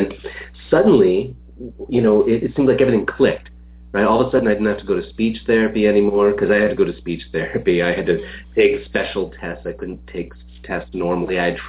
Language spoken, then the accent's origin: English; Canada; I grew up in Canada in a relatively small town.